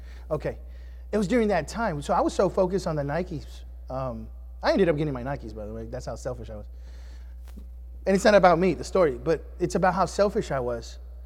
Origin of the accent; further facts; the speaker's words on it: Houston, Texas, United States; I'm a kid from Houston, amen. The only kind of jungle I know is the concrete jungle, amen.